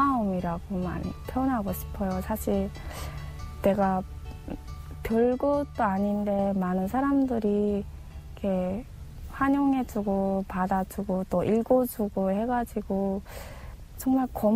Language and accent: Korean; Haeju, South Hwanghae, North Korea; now in South Korea; 저는 부산보다도 너무 가까운 항해남도 해주시 시골에서 자랐는데요. 또 저희 고향엔 되게 북한의 5대 명산인 구월산이 있어요. 그 구월산이 마주 보이는 곳으로 저는 자랐습니다.